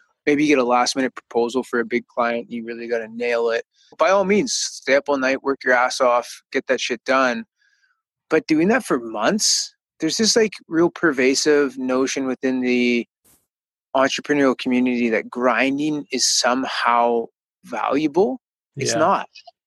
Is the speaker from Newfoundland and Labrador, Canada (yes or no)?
no; British Columbia, Canada; We're both from the West Coast. I live just outside of Vancouver, 5 minutes away from a place called Burnaby Mountain.